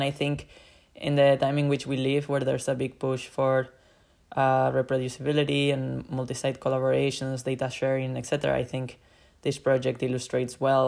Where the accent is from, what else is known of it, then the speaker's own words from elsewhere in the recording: Bilbao, Basque Country, Spain; English is a second language; also born or lived in Abu Dhabi, United Arab Emirates / New York, United States; I am originally from Bilbao in the Basque Country.